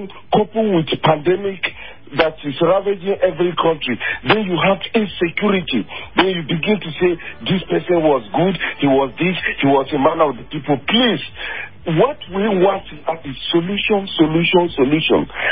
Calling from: Lugbe, Federal Capital Territory, Nigeria; I'm calling from Lugbe.

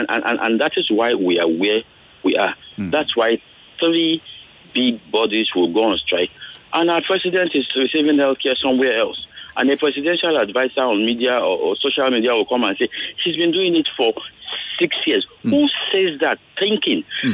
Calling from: Surulere, Lagos, Nigeria; I'm calling from Surulere.

